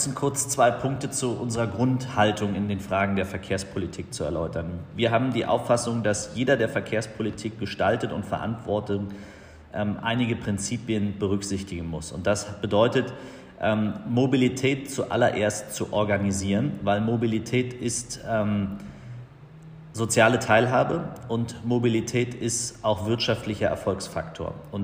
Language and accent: German; Berlin, Germany; Und wir als Berliner haben natürlich jetzt den ersten Wahlkampf in diesem Jahr, der zu bestehen ist, den man bestreitet.